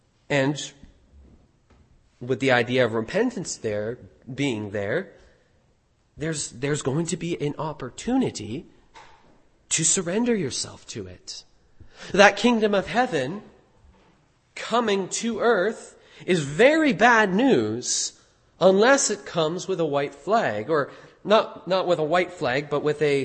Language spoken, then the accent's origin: English; Canada; We're in Canada. We live in Canada. I am a Canadian.